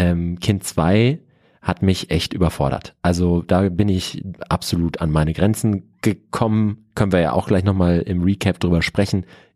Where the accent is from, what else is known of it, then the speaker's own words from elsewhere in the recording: Cologne, North Rhine-Westphalia, Germany; now in Munich, Germany; Also ich komme ja aus dem Vorort von Köln, bin auf dem Land aufgewachsen.